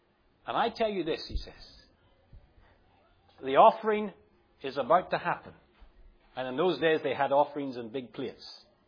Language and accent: English; Northern Ireland, United Kingdom; You know, I grew up in Northern Ireland